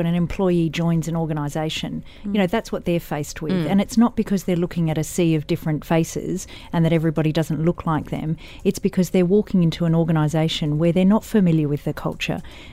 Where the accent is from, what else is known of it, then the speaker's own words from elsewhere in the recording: Australia; being Australian